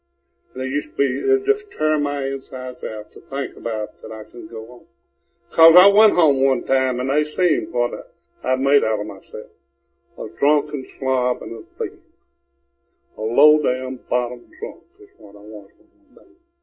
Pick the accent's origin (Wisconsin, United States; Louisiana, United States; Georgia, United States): Georgia, United States; I grew up in the Brazos Mountains. And we grew up there, and I had a father that had a drinking problem.